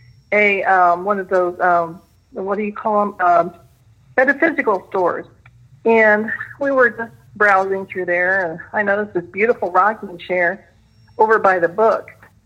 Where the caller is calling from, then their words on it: Indianapolis, Indiana, United States; from Indianapolis again.